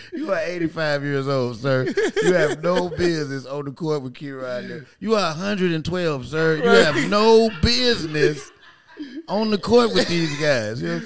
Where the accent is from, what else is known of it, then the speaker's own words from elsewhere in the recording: Chicago, Illinois, United States; no, nigga, I am not from Atlanta. Like, I am from Chicago.